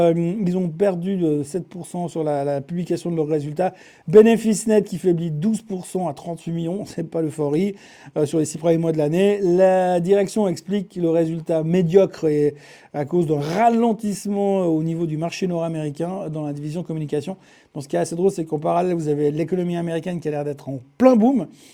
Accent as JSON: {"language": "French", "country": "Switzerland", "said": "ce qu'il faut retenir chez nous en Suisse"}